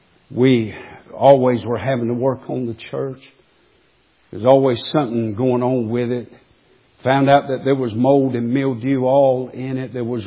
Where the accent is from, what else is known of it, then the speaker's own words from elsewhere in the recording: Waycross, Georgia, United States; I had pastored down in my hometown of Waycross, Georgia for some years.